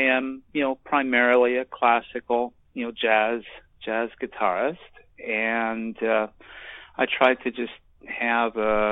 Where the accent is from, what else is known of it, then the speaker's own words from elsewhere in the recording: Detroit, Michigan, United States; I'm originally from the Detroit area, but I hired into the Oregon Shakespeare Festival in Ashland in 1992 as a full-time musician.